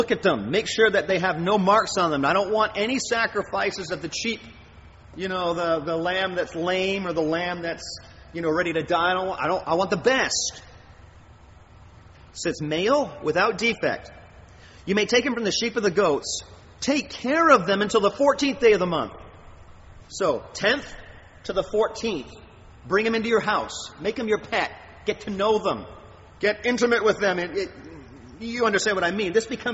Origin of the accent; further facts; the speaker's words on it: Canada; It would be like God coming to us as Canadian Christians